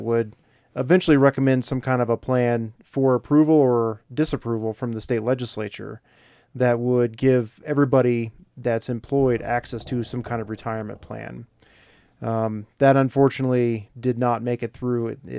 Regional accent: Indiana, United States; also born or lived in Colorado; I grew up in Indiana, so I went to Indiana University, of course, like any good Hoosier would do, and got my undergraduate degree from there and stayed there for about 4 years afterwards. Came out to Colorado to go to the law school here at CU

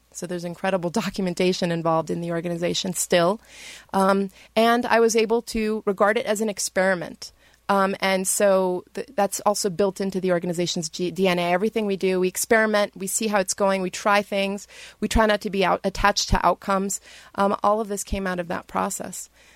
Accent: Brazil; now in United States; I'm originally from Brazil and I was an activist through high school and college. So I went back to Brazil to do my research.

